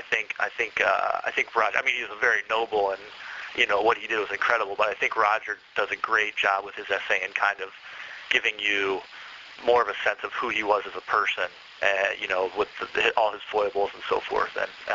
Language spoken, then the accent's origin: English; Ohio, United States; I'm from Northeastern Ohio, and the Cavs had just lost to the Orlando Magic.